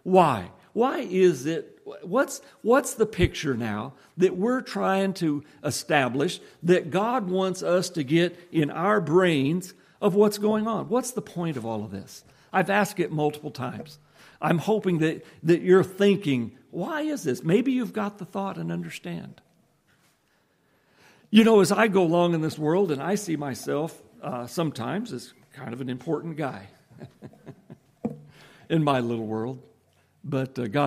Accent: Nebraska, United States; now in Georgia, United States; I still say I'm from Nebraska, so I'd be black loam dirt, but I've been in Georgia long enough.

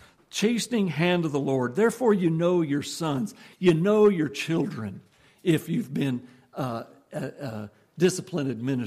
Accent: Nebraska, United States; growing up in Nebraska, where cows outnumber people 7 or 8 to 1, you see a lot of cows.

